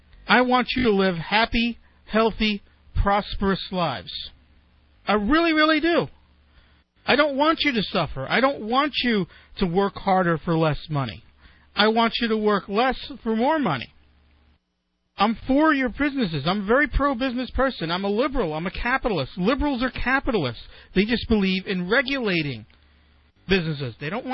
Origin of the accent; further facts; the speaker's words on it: New York City, New York, United States; And I grew up in Brooklyn. I grew up in New York City.